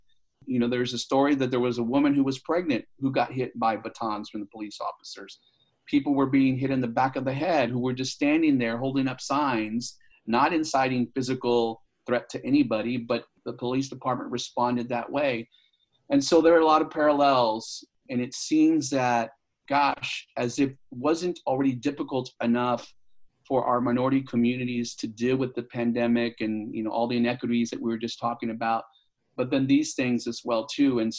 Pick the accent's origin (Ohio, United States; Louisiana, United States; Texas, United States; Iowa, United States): Texas, United States; Austin; I grew up on Rivery Street in East Austin, near Town Lake, now called Lady Bird Lake, and my parents bought a house in 1968 on Riverview Street for $5,600.